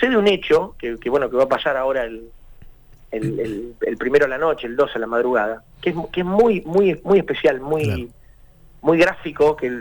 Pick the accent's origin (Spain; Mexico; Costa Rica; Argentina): Argentina; Buenos Aires; now in Ushuaia, Argentina; yo vengo de Capital.